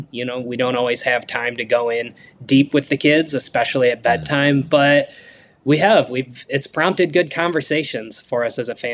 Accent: Kalamazoo, Michigan, United States; Yeah, I grew up in Southwest Michigan in the Kalamazoo area.

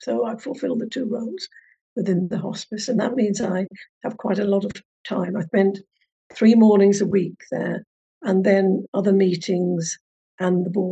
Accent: Ireland; Now, as I said before, I'm Irish. I come from an Irish, large Irish family.

